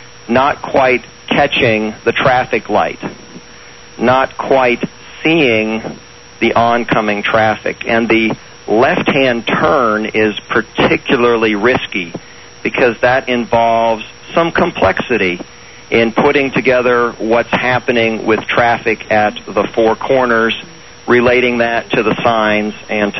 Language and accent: English; Florida, United States; And then here in Florida, my home state, again in a farmer's market